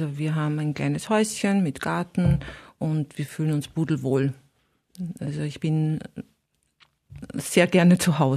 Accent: Burgenland, Austria; Natürlich als Burgenländerin.

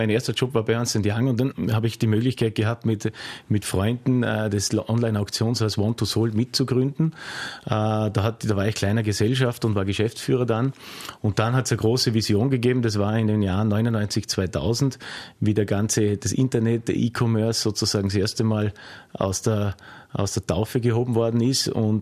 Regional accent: Vorarlberg, Austria; Ich war kein typischer Vorarlberger, der halt erst einmal geschaut hat, dass er seine Eigentumswohnung oder irgendwas hat, sondern ich habe eigentlich immer in Mietwohnungen gewohnt, lange, lange Zeit, bis heute.

